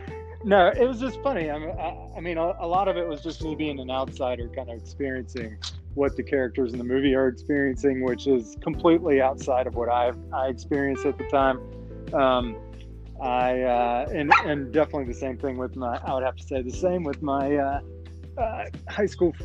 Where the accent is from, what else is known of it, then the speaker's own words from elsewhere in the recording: Trent Woods, North Carolina, United States; growing up in Trent Woods, North Carolina, I would have to say in 1995, I was not in tune with the black community. I was very sheltered.